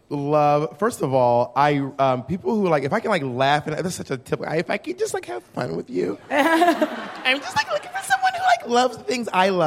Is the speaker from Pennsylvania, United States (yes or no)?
no; Atlanta, Georgia, United States; I am from Atlanta, Georgia.